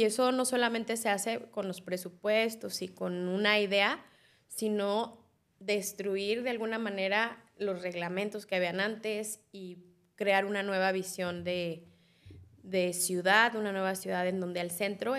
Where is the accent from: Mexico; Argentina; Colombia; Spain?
Mexico; Zapopan, Jalisco; es una zapopana, jalisciense. Nací en Zapopan, pero bueno, al final todos somos jaliscienses. Sí. Tengo 38 años